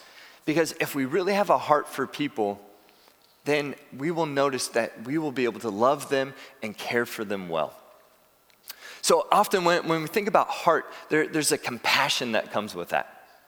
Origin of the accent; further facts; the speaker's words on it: California, United States; I have a good friend who I grew up with here in California